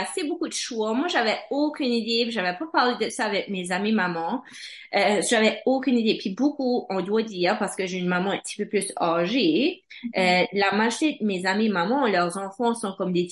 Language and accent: French; Canada; Et puis, là, je parle français, anglais, tout de même, je suis acadienne.